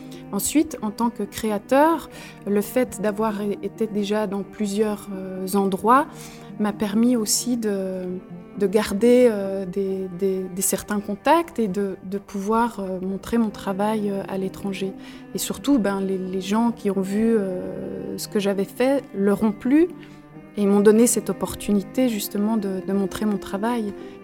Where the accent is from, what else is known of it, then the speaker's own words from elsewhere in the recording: Jura, Switzerland; now in Geneva, Switzerland; je suis suisse, je suis jurassienne, mais je vis